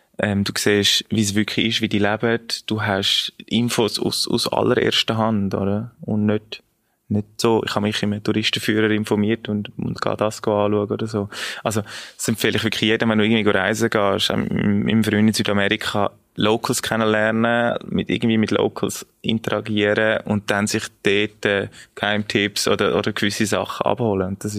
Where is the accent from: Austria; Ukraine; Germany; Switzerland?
Switzerland; Aber in der Schweiz ist wirklich meine Heimat, da fühle ich mich wirklich wohl und da bin ich ja daheim.